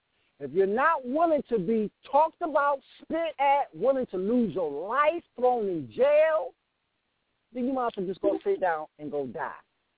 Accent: Detroit, Michigan, United States; now in Arizona, United States; And I'm from Detroit, so I know what that cold feel like. It didn't snow here last year. And I'm in Arizona.

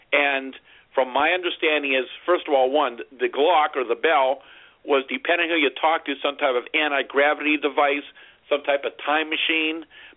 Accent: Greensburg, Pennsylvania, United States; We start out very small in my hometown of Greensburg, about 30 miles east of Pittsburgh

